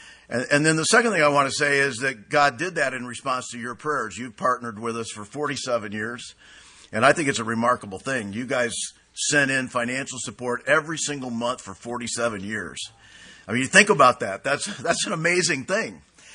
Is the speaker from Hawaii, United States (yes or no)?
no; Flint, Michigan, United States; But I grew up in Flint. I went to Ainsworth High School, Carmen School District.